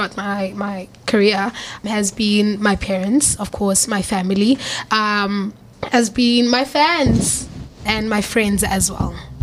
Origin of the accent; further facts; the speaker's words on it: Delft, Western Cape, South Africa; I am a girl from Edoft. It's a township. It's like rated number one in crime. Come on. Who would think someone from Delft would win idols?